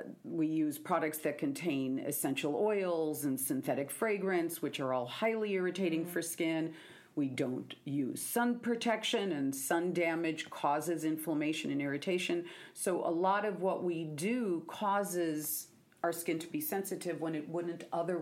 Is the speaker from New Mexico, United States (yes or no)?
no; Seattle, Washington, United States; You know, I'm from Seattle.